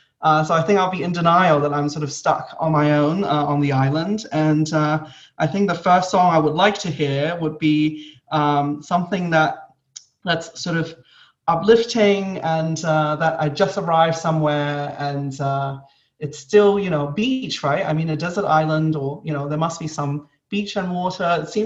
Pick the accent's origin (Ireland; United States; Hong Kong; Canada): Hong Kong; as a young boy growing up in Hong Kong, it is a place where every summer we get a lot of typhoons.